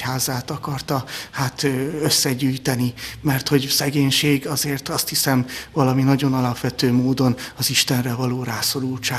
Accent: Budapest, Hungary; az újpalotai lakótelepen nőttem föl, ami alapvetően egy 40 ezres lakótelepre lett tervezve, tehát 40 ezer befogadó képességre

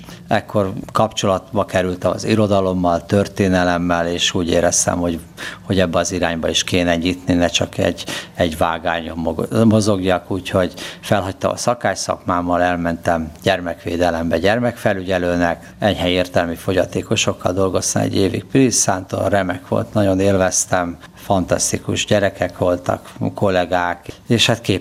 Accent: Budapest, Hungary; Budai gyerek lennék, Adligeten születtem, egy munkás családban.

